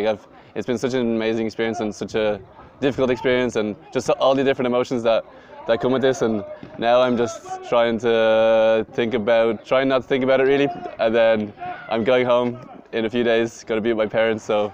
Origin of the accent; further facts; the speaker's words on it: Dublin, Leinster, Ireland; now in France; I'm 25 years old and I'm from Dublin in Ireland. But currently living in France. And I've been here in Lesbos, in Mytilene, for the last two months.